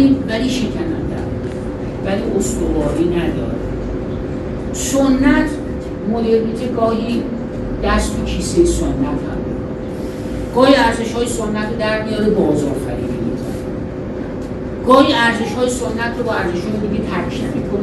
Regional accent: Tehran, Tehran Province, Iran; حقیقتا تهران بیگانه ساز تو تهران هم بزرگ شدم

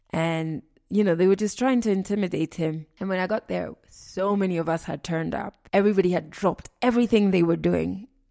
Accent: Kenya; Just that I'm Kenyan, I can empathize with you as doctors

